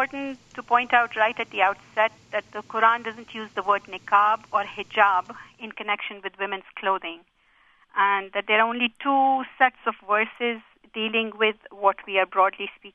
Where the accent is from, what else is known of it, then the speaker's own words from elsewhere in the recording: Pakistan; Well, I'm from Pakistan, and I've seen them in Pakistan.